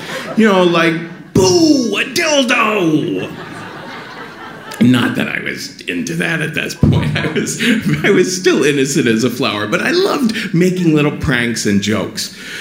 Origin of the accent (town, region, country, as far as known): Cincinnati, Ohio, United States; born or raised there